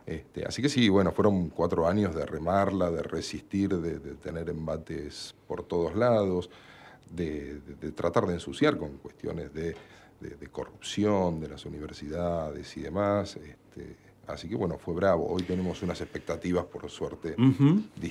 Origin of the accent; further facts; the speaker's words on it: Avellaneda, Buenos Aires Province, Argentina; Yo soy de acá de Avellaneda. Uh-huh. Soy abogado. Yo estudié en la UBA.